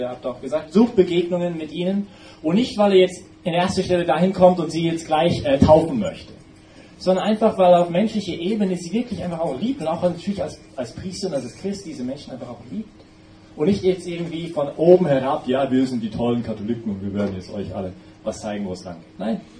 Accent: Vancouver, British Columbia, Canada; German is a second language; ich bin Kanadier, bei uns in Vancouver

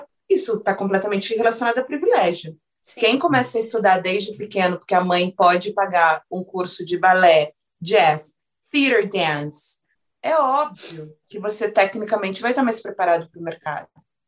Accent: Taubaté, São Paulo, Brazil; Eu venho de uma cidade do interior, tenho muito orgulho, quem convive comigo acha até um pouco insuportável. Eu sou da cidade de Taubaté.

